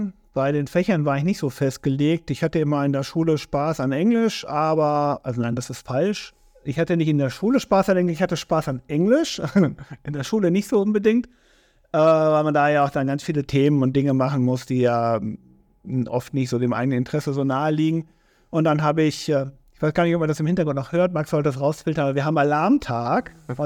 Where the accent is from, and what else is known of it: Bielefeld, North Rhine-Westphalia, Germany; born or raised there; also born or lived in Krefeld